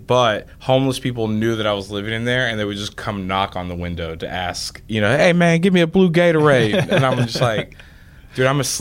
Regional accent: Pasadena, United States; now in Miami, United States; living in Florida, it was something I had to do, you know, like, because I grew up in Pasadena

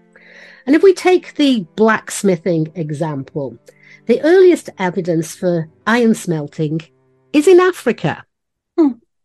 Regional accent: United Kingdom; And I'm British, and British made a lot of mistakes

